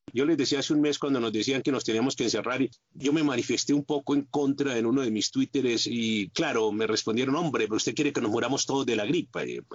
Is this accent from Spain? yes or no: no; Colombia; en mi país, en Colombia